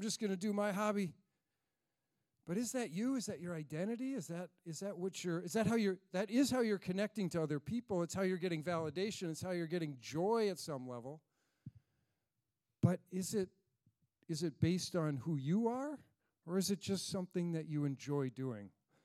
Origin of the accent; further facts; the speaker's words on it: Rhode Island, United States; Maybe it's Rhode Island, right? I'm from Little Rhodey. I'm from South County, from Providence.